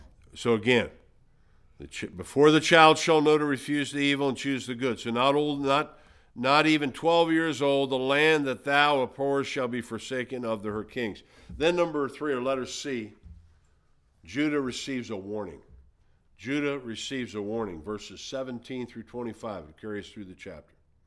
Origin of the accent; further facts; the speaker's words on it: Wisconsin, United States; I was born and raised in Wisconsin.